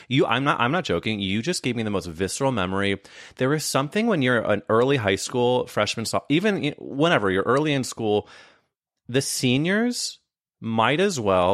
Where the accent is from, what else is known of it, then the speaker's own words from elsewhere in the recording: Midwest, United States; especially I was growing up in the Midwest